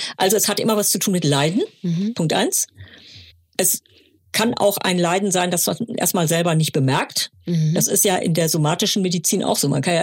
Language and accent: German; Germany; wir sind hier gezeugt worden, wir sind hier geboren worden. Wir sind Deutsche.